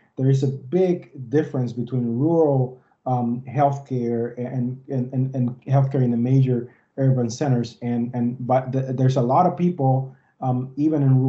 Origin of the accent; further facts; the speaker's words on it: Puerto Rico; I'm from Puerto Rico, and in Puerto Rico, we had a hurricane.